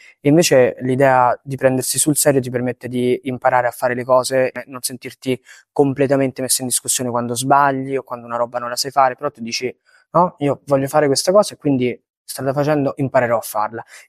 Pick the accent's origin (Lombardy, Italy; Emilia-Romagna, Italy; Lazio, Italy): Lazio, Italy; Rome; ho 25 anni, sono cresciuto a Roma